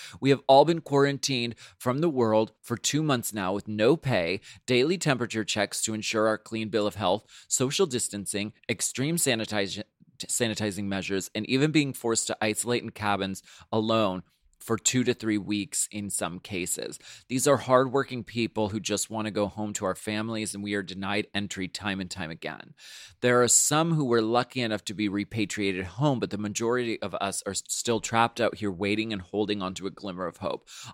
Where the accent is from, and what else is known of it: Toronto, Ontario, Canada